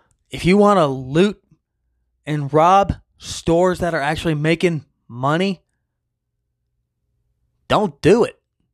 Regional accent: Mississippi, United States; I grew up in the fucking country. I grew up in Mississippi.

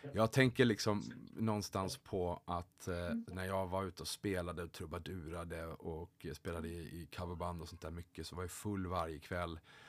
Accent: Järfälla, Stockholm County, Sweden; now in Sandviken, Sweden; som jag är uppvuxen i liksom i Stockholms län, Järfälla, norr om Stockholm är uppvuxen i, men mycket Stockholm, och när jag flyttade nu, som jag bor i Sandviken här utanför Gävle

